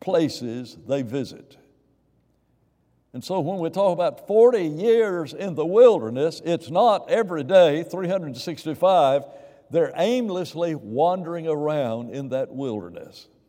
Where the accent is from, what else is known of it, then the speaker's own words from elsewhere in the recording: Huntsville, Alabama, United States; growing up in West Huntsville